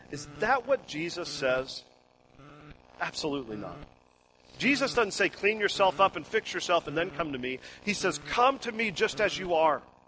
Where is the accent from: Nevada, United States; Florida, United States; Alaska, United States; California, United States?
Florida, United States; where I grew up in Florida, there's a lot of orange trees.